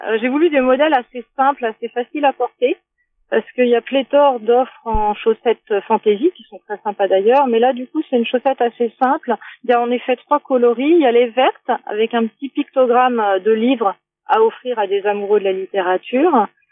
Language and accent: French; Saint-Juvat, Brittany, France; moi je suis de Dinan, enfin de Saint-Juvas à côté de Dinan